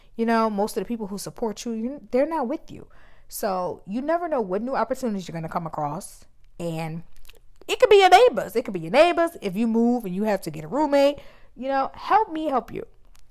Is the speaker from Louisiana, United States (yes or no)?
yes; New Orleans, Louisiana, United States; Like I'm from New Orleans.